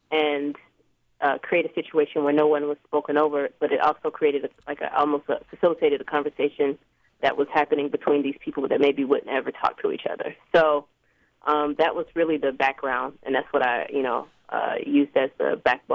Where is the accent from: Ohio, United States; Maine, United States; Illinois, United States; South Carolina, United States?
South Carolina, United States; Greenville; Basically, I think my experience growing up in Greenville, South Carolina, coming out for the first time at like 13 to my siblings